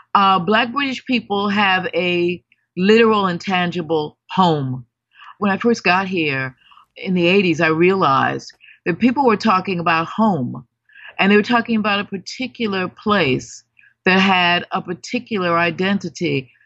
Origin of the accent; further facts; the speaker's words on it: United States; now in United Kingdom; But in Britain, I'm called an American. And I had to actually reconcile what that meant for me, because my half my life has been here.